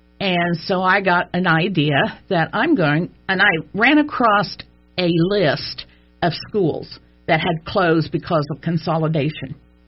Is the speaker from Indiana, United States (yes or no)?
yes; Michigantown, Indiana, United States; I know a lot of people in Clinton County. I grew up in the Michigan Town area.